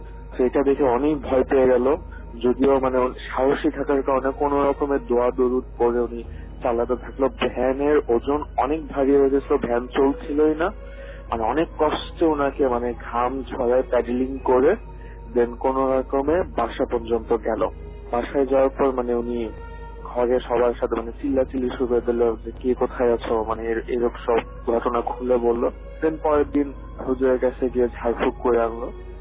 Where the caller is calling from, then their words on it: Jessore, Khulna Division, Bangladesh; আমাদের গ্রাম যশোরের ঝিনাইদহের বাবরা গ্রাম।